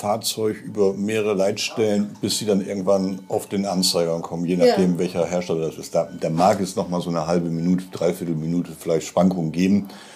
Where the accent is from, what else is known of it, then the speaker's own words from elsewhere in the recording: Bremerhaven, Bremen, Germany; Ich bin in Bremerhaven geboren und habe die letzten 60 Jahre in Bremerhaven verbracht. Ich war beruflich mal 7 Jahre bei Daimler-Benz in Bremen, aber auch ansonsten habe ich meine Berufszeit in Bremerhaven verbracht.